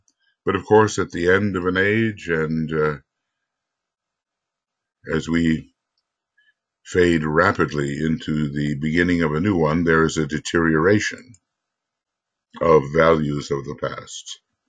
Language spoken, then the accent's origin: English; United States; Sometimes, you know, being an American